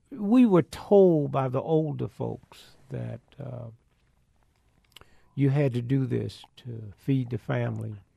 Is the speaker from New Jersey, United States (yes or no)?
no; St. Louis, Missouri, United States; I came from St. Louis, Missouri.